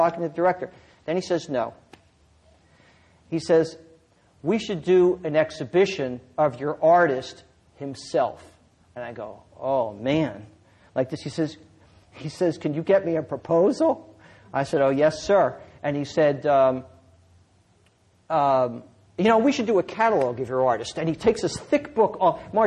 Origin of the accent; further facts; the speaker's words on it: California, United States; I'm from California.